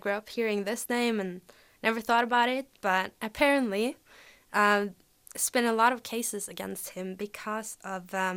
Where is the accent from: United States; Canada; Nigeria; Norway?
Norway; Eastern Norway; which is the Norwegian name for Margaret. And I'm from Norway, obviously, and I'm from the east part, but I study here in Bergen, so I'm at a bachelor's degree in Chinese.